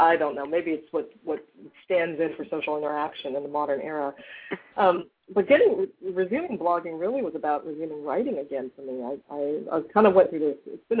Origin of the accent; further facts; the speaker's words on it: Tucson, Arizona, United States; also born or lived in Berkeley; I was born in Berkeley, and I grew up in Tucson, Arizona, so that's southern Arizona, and that's not a small rural community